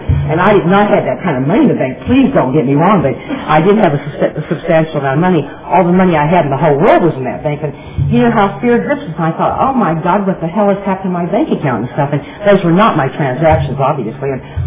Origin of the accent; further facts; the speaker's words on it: Nebraska, United States; well, I'm from Nebraska.